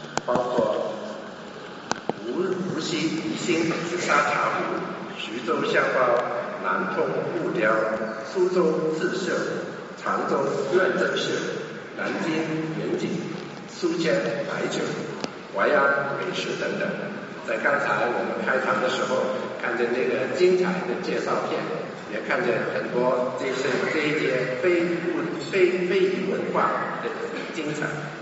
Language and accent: Chinese; Hong Kong; 我生在香港，长在香港，但是我心系家乡。